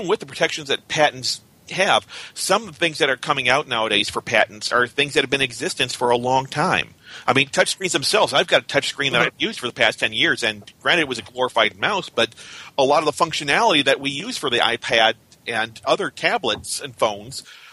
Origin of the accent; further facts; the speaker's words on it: Chicago, Illinois, United States; Oh, I'm very conservative, but I'm also I'm from Chicago, so I'm all too familiar with how Chicago politics work.